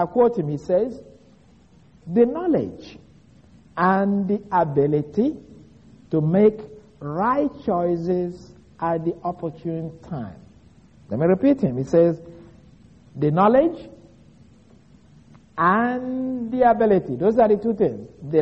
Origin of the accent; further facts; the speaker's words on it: Nigeria; I was growing up in Nigeria. I grew up with a group of people where a proverb is something that is highly treasured.